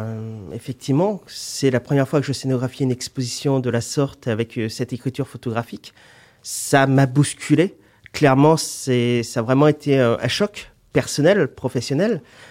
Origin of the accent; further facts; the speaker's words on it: Brittany, France; je me reconnais en tant que bretonne ou breton